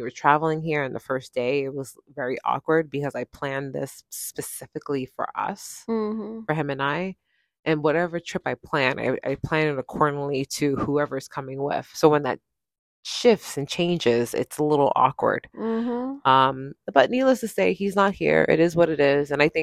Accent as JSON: {"language": "English", "country": "United States", "said": "because I'm an American."}